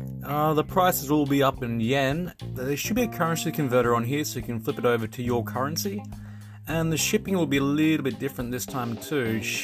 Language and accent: English; Australia; But I'm Australian, so you have to forgive me for that.